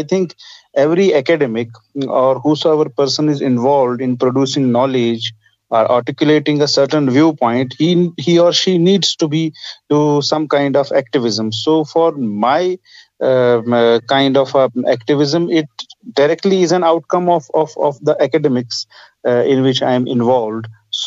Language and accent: English; Srinagar, Jammu and Kashmir, India; I am a doctoral candidate at University of Haifa, Israel. I am come from Srinagar, Kashmir, that is a conflict zone. I have lived most of my life here.